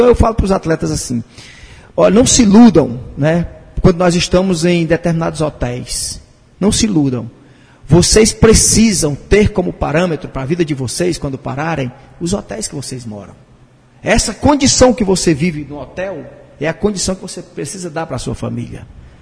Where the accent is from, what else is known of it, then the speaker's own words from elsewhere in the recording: Itatira, Ceará, Brazil; born there; Eu nasci no pé da serra do interior, da Itatira, né? Na verdade, eu não nasci em Canindé, eu nasci em Itatira